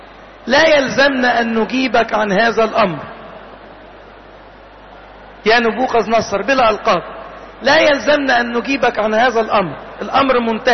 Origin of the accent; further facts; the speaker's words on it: Egypt; في بلادنا مصر هنا